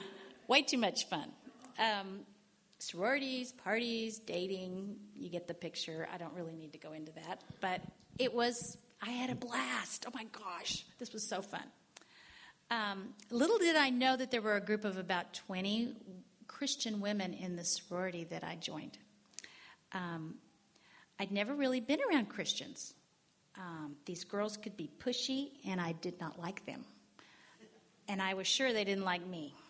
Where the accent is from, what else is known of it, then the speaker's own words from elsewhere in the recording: Texas, United States; I was raised in Texas. I had a very happy childhood from what I remember.